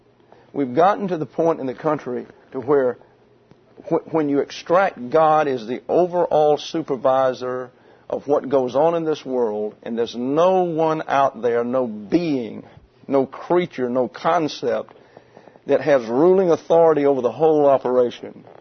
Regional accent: Troy, Alabama, United States; Had a square in my hometown over in Troy, Alabama.

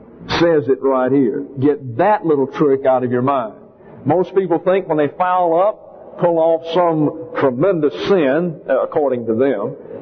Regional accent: the South, United States; because I am from the South, and many times I have been said to need an interpreter.

